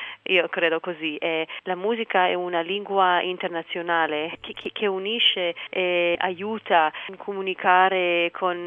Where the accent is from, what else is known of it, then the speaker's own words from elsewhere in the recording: Israel; Italian is a second language; Io sono di Israele, sono ebraica